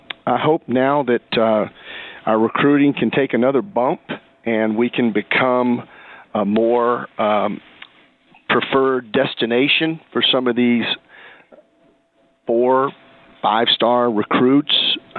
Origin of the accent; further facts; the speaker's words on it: South Carolina, United States; He was one of my idols as a kid growing up in South Carolina when he played for the South Carolina Gamecocks